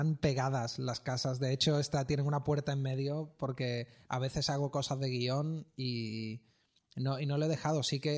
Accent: Utrera, Andalusia, Spain; now in Madrid, Spain; decidí grabarme en un fin de semana que bajé a mi pueblo, que yo soy de Utrera, un pueblo de Sevilla.

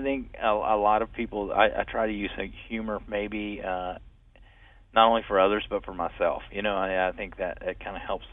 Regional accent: the South, United States; And plus, I'm from the South, and so it comes across as very mellow and slow at times, I think.

